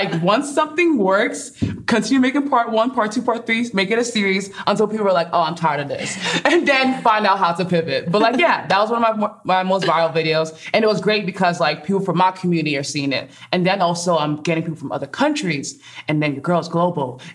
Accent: Nigeria; accent: Nigerian; I would say certain things in my Nigerian accent.

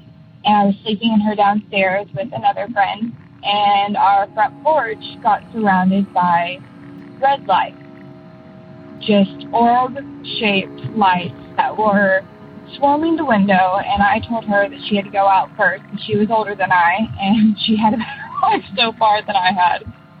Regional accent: Arkansas, United States; I'm from Maine, but originally from Arkansas.

